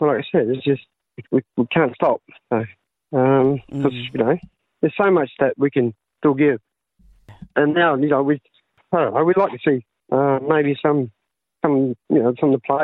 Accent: Pingelly, Western Australia, Australia; born there; Down south of West Australia, a place called Pinjelly. My mum was born a bit further away towards Kalgoorlie Way, Calabarran, so I was born there. So we're Noongars.

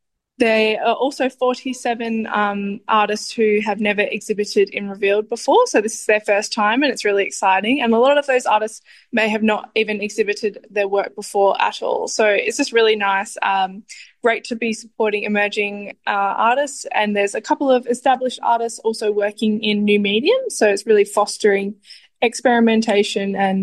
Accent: Margaret River, Western Australia, Australia; now in Perth, Australia; I'm a Whadjuk Ballardong woman, Noongar woman. I'm currently based in Borloo, Perth. I grew up in Margaret River, Woodchuck Billia, Wurundjeri country, and relocated to Perth to complete tertiary studies and continued living here since.

